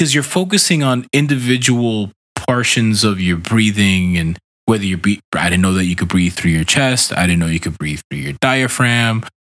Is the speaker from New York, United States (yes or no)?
yes; Brooklyn, New York, United States; moved away; I grew up in Brooklyn, New York in a concrete jungle. Like, the only piece of grass I ever saw was a baseball field where I played baseball on.